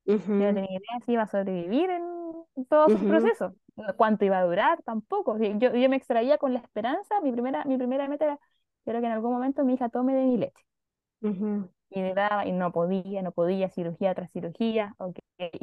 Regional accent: Talcahuano, Biobío, Chile; nosotros somos de Concepción, de Talcahuano en realidad, pero están al ladito.

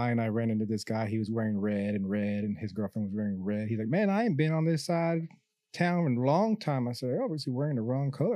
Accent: San Diego, California, United States; born there; So originally, I was born in San Diego, California. My mom is from San Diego. My dad's from Marfa, Texas.

